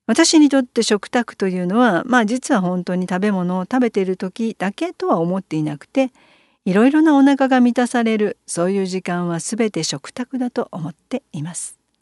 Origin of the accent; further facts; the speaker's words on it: Nagoya, Aichi, Japan; 子供の頃は名古屋に住んでいましたが、そんなにまだ飲食店も今ほどはなかったから